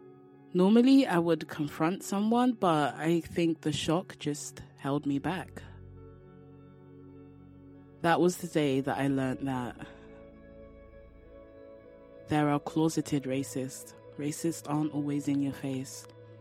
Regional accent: London, United Kingdom; from London, England, and I was 13 years old when I learnt I was black.

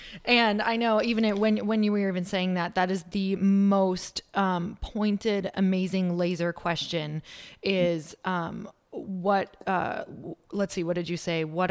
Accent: Midwest, United States; now in Los Angeles, United States; I'm from the Midwest and came to LA.

